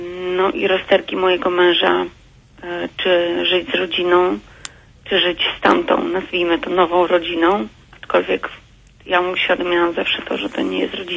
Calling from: Warsaw, Masovian Voivodeship, Poland; Jestem z Warszawy.

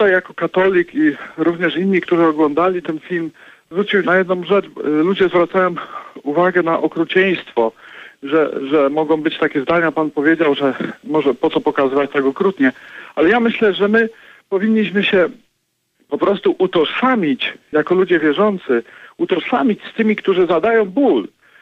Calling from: Toronto, Ontario, Canada; ja też z Toronto akurat telefonuję

